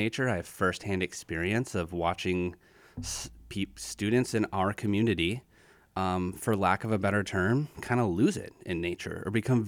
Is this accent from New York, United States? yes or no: no; Illinois, United States; I grew up in Cook County, beautiful forest preserves. Bussey Woods is probably the biggest one.